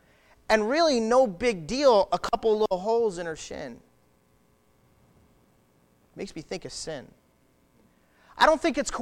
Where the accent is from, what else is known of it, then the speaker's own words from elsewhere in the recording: Michigan, United States; We're from Michigan.